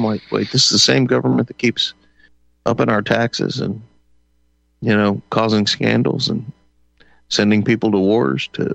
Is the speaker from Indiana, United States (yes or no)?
no; Houston, Texas, United States; You know, and I grew up in Houston, so you know, I worked in the oil and gas.